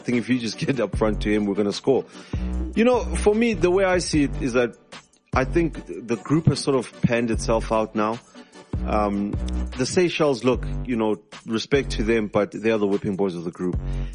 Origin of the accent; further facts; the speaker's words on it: South Africa; as a South African, this is our biggest game